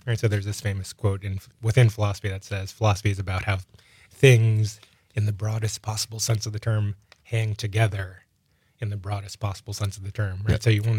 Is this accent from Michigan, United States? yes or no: no; New York City, New York, United States; Well, I grew up in New York City. I was lucky enough to go to some of the best public schools in the city.